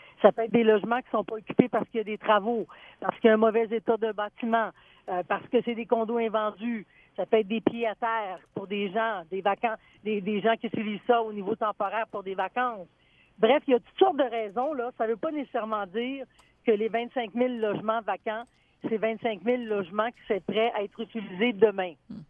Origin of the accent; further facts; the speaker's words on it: Chicoutimi, Quebec, Canada; Je peux rajouter que je suis originaire de Scoutimi.